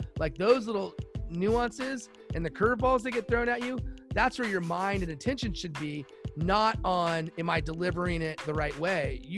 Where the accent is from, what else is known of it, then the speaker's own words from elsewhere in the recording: Los Angeles, California, United States; I'm a UCLA fan. I grew up in Los Angeles. I love UCLA.